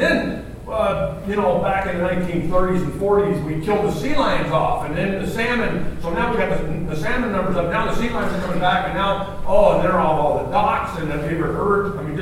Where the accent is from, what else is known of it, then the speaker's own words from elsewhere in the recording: Pacific Northwest, United States; I grew up in the Northwest.